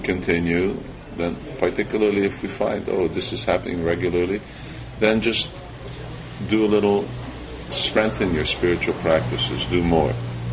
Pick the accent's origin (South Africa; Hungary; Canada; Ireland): Hungary; No, no. No, I came from Hungary.